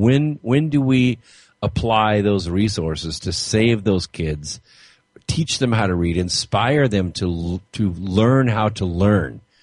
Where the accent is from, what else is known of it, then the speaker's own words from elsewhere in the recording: Pasadena, California, United States; When I was a kid, I grew up in Pasadena